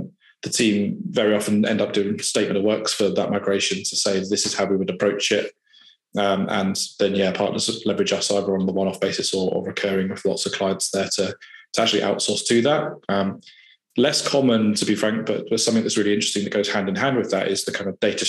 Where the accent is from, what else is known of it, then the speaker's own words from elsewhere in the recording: Farnborough, South East England, United Kingdom; I grew up in Farnborough and born and raised there.